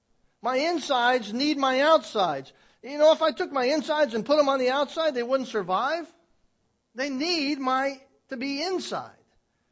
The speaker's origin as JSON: {"language": "English", "region": "California", "country": "United States", "also_born_or_lived": "Florida", "said": "You know, I'm from California. I lived in Florida."}